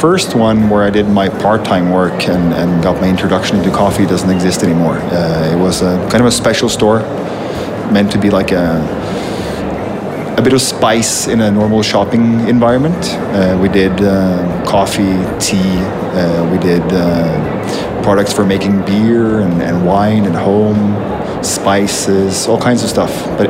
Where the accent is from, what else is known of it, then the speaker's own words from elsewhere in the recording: Norway; moved away as an adult; now in Brazil; Well, I'm a Norwegian, and I decided to move to Brazil about 4 years ago